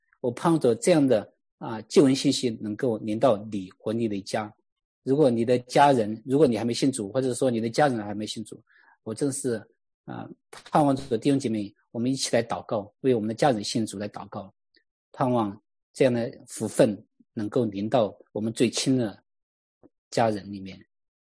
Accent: Sichuan, China; moved away; 因为我自己是出生在那个四川一个非常偏远的一个山村里面。

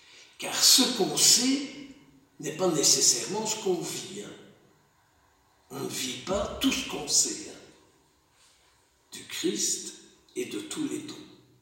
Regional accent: Wallonia, Belgium; first language Walloon; French is a second language; Moi je suis wallon. Et quand j'étais petit gamin à la ferme chez mes parents

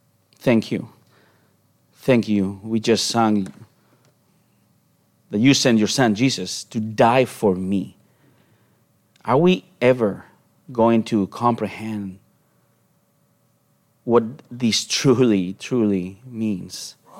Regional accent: León, Castile and León, Spain; English is a second language; moved away as an adult; I am born and raised in Spain, as my accent can tell, and the city of León, which is northern Spain

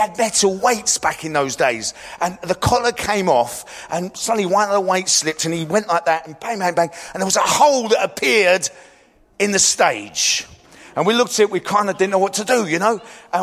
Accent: London, United Kingdom; And I grew up in East London.

